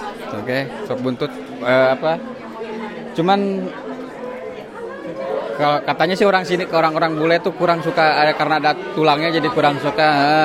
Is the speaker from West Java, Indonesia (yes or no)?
yes; Bandung, West Java, Indonesia; Saya sih sebenarnya aslinya orang Bandung ya.